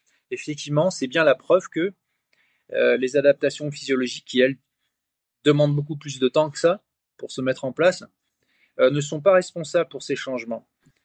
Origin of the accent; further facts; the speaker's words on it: Brittany, France; Je suis breton d'origine